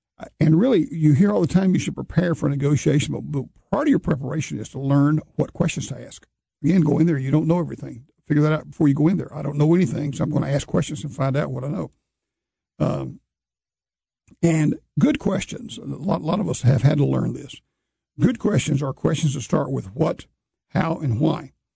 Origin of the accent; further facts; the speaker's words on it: Alabama, United States; I grew up in Alabama, a story years ago about a party leader over there.